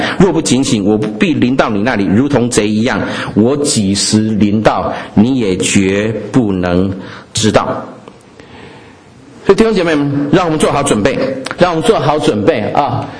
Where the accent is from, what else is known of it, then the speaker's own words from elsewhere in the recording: China; 我们中国人喜欢在进门之前把鞋子脱在外面